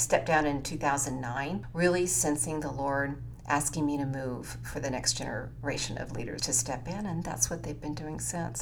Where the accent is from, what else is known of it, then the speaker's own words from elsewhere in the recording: Houston, Texas, United States; I grew up in Houston, Texas.